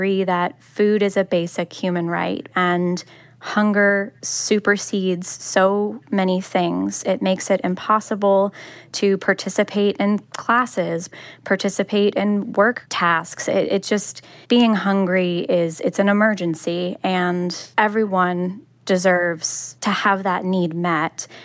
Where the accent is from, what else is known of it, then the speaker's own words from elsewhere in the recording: Louisiana, United States; I'm from South Louisiana, and I think a very common trait among the communities here is resilience.